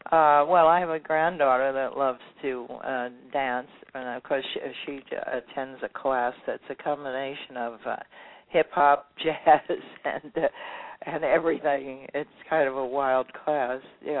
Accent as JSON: {"language": "English", "town": "Brooklyn", "region": "New York", "country": "United States", "tie": "born there", "said": "I was born in Brooklyn"}